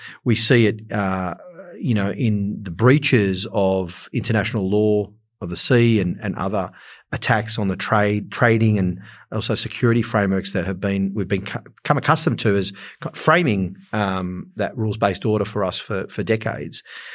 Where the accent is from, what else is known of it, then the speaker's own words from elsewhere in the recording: Australia; as much as our diversity and the other aspects of who we are as Australian.